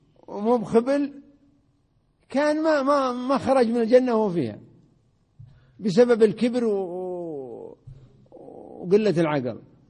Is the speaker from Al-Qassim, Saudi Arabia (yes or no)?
no; Riyadh Province, Saudi Arabia; طبعا في مثال عندنا في نجد